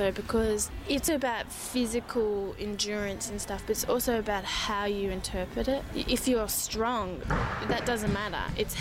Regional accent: Darwin, Northern Territory, Australia; I'm originally from Darwin.

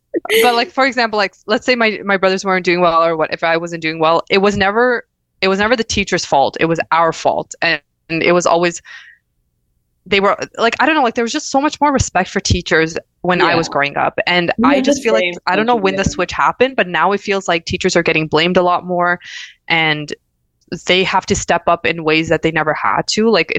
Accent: Mississauga, Ontario, Canada; I applied locally, so I'm from Toronto, Mississauga

